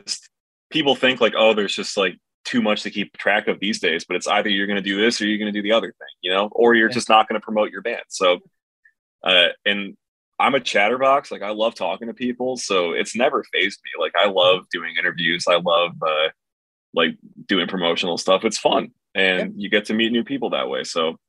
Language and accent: English; Rochester, New York, United States